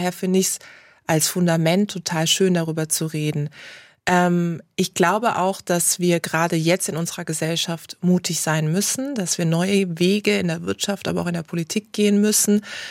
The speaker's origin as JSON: {"language": "German", "town": "Karlsruhe", "region": "Baden-Württemberg", "country": "Germany", "tie": "born or raised there", "lives_now": "Munich, Germany", "said": "Ach, ich bin noch so oft in Karlsruhe, wie es so schön heißt, weil es natürlich meine Heimatstadt ist. Da hat alles angefangen."}